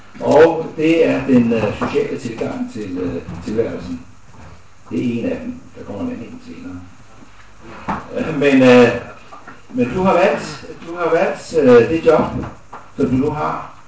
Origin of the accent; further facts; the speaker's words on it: Slagelse, Zealand, Denmark; born there; Jeg er ikke født i 49, men jeg er født i Slagelse.